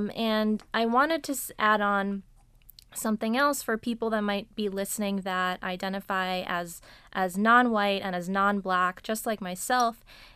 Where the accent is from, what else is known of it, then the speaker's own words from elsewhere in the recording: Pakistan; but I'm actually Pakistani. And so, and, you know, my experiences and how I'm viewed because of, you know, my brown skin and my identity as a Muslim